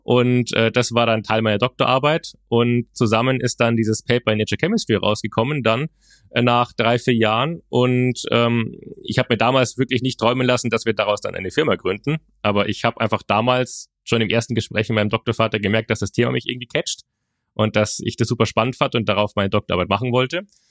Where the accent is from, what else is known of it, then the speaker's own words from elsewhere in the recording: Bamberg, Bavaria, Germany; Also ich bin ursprünglich aus Bamberg